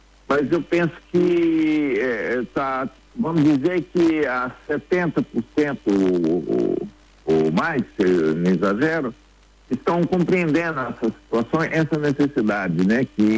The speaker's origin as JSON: {"language": "Portuguese", "region": "Minas Gerais", "country": "Brazil", "said": "para mim, como brasileiro de Minas Gerais, eu acho bem triste o que acontece."}